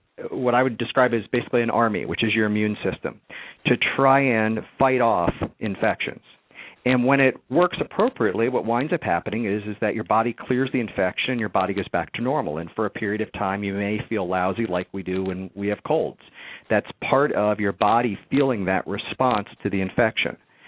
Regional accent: Cincinnati, Ohio, United States; I grew up in Cincinnati, Ohio, as a product of a middle-class family

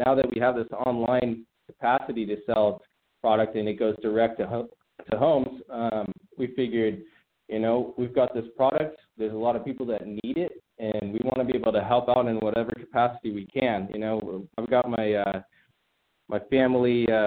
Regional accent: Redondo Beach, California, United States; Born and raised in the South Bay, born in Hawthorne and grew up in Redondo Beach in the Hollywood Riviera. So, a lot of family around here

